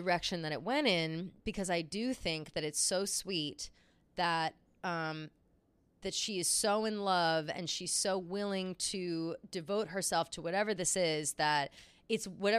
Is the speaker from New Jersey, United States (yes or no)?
yes; Flemington, New Jersey, United States; shout out Flemington, New Jersey, I don't have that connection with my hometown.